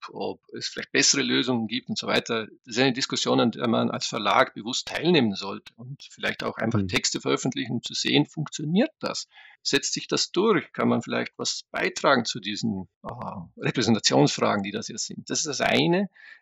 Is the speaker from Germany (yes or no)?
no; Austria; als Österreicher bin ich da vielleicht ein bisschen gebranntes Kind